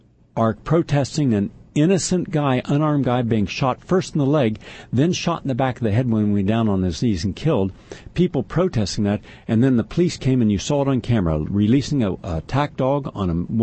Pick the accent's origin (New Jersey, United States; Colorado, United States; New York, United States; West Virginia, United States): West Virginia, United States; So it's no different where I grew up in West Virginia, where everyone would sit around after dinner, smoke cigarettes, drink coffee, have sugar, have a piece of cake